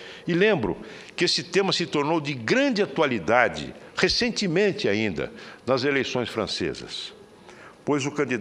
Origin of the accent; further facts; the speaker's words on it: São José do Rio Preto, São Paulo, Brazil; na minha cidade natal, São José do Rio Preto